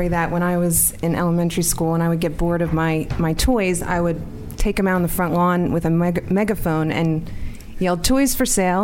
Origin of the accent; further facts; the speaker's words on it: Horsham, Pennsylvania, United States; I grew up in Horsham, Pennsylvania.